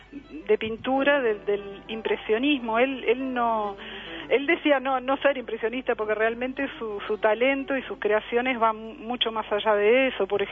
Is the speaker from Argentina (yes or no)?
no; Uruguay; born there; por parte de mi madre … que es francesa, tengo la nacionalidad francesa. Yo nací en Uruguay y por eso tengo la doble nacionalidad.